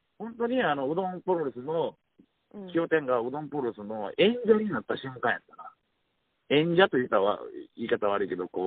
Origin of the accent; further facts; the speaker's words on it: Kagawa, Japan; 俺ら香川県民はもうどんだけ食うたか。